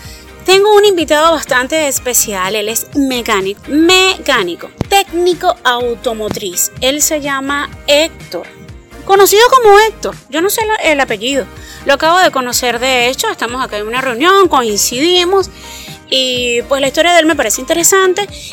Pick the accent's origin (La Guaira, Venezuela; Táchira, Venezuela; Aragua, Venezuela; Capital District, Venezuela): Aragua, Venezuela; Maracay; Acá, Venezuela, Maracay, obviamente yo soy de Maracay